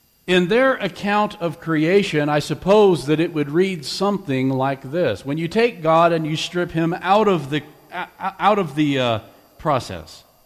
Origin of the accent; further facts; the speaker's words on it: United States; I am an American, but just because I'm American doesn't give me the right to create any definition that I want as to what an American is.